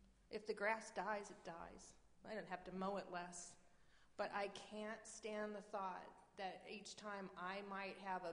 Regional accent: Texas, United States; also born or lived in New Mexico, United States; I grew up in the Chihuahuan Desert of extreme West Texas and eastern New Mexico, and so I know what it's like to feel the joy of when a rain comes

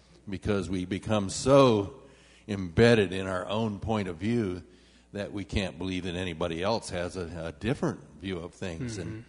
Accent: Kansas, United States; also born or lived in Utah; I grew up here in Kansas, in Kansas schools throughout, and in a Protestant household. And when I took my first job and left Kansas for the first time, I went to Utah.

